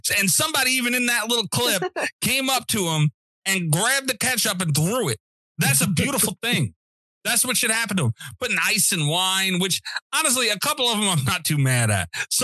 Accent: Brooklyn, New York, United States; I'm some guy from fucking Brooklyn who just happens to be Italian.

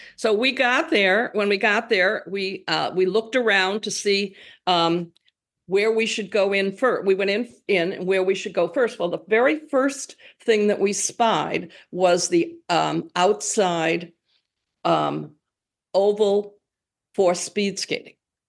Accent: Massachusetts, United States; Now, three of my friends were from Iowa, and I was from Massachusetts.

